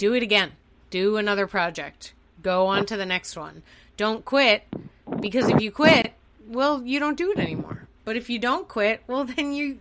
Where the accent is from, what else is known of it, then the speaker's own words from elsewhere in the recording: Boston, Massachusetts, United States; I grew up in Boston, though, so a lot of Boston is about romanticizing New York.